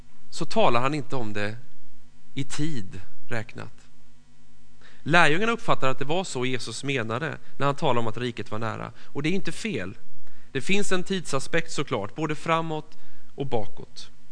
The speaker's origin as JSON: {"language": "Swedish", "town": "Virserum", "region": "Kalmar County", "country": "Sweden", "tie": "born or raised there", "lives_now": "Gothenburg, Sweden", "said": "Jag är född i Småland, i Lilla Virserum, och känner mig många gånger som en smålänning, bara i positiv bemärkelse, för det finns inget annat. Men jag har i år bott lika länge i Göteborg som jag bodde i Virserum"}